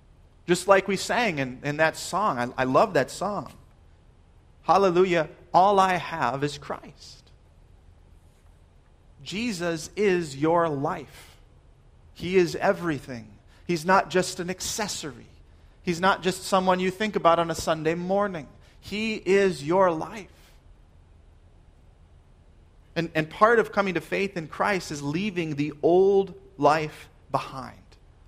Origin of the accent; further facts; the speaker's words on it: Minnesota, United States; The first one being, I'm from Minnesota.